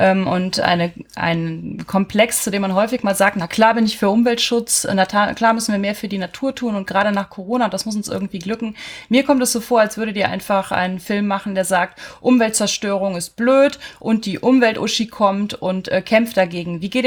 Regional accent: West Germany, Germany; Wir sind ja selber auch ein quasi gemischt aufgewachsenes Team. Ich bin im Westen Deutschlands aufgewachsen, Lena im Osten.

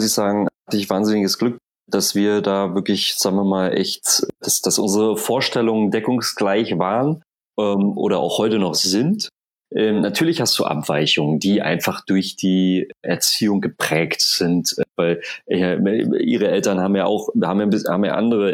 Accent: Tangerhütte, Saxony-Anhalt, Germany; genauso wie meine Mutter in meiner Heimatstadt Tangerhütte gearbeitet haben

